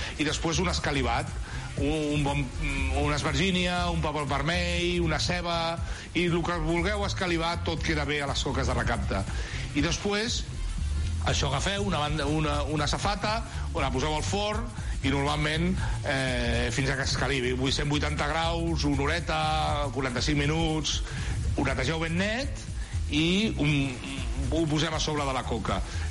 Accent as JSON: {"language": "Catalan", "region": "Catalonia", "country": "Spain", "said": "Però bueno, nosaltres som catalans"}